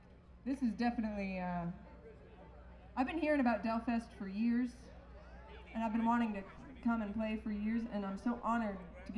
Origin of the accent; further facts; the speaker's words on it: New Jersey, United States; I grew up in New Jersey, but I grew up playing bluegrass with my dad.